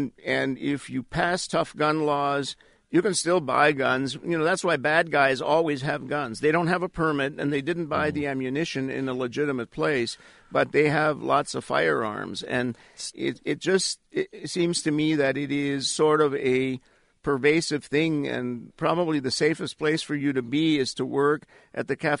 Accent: Cali, Valle del Cauca, Colombia; you could buy ammunition from about four guys on each corner of the main plaza of Cali, Colombia, my hometown.

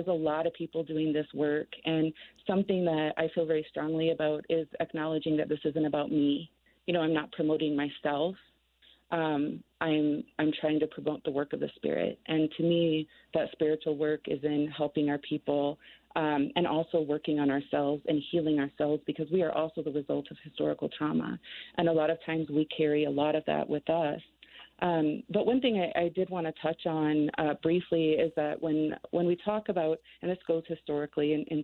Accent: Sioux City, Iowa, United States; I was raised in Sioux City, Iowa. I lived there until I was 18 years old, where I traveled to Iowa City, Iowa. I lived there for 18 years, and then I moved home in 2012.

